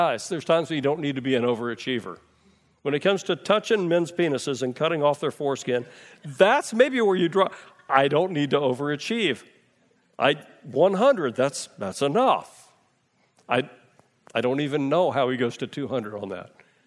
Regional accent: United States; Listen, this is hard for me. I'm American.

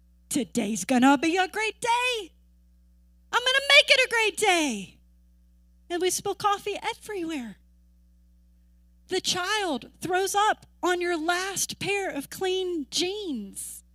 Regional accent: the South, United States; Because growing up in the South, and we hear about getting saved

